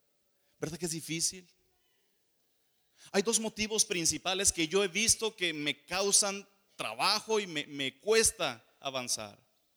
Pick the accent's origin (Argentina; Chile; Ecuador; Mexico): Mexico; Culiacán, Sinaloa; born there; soy adventista de tercera generación. Nací en Culiacán.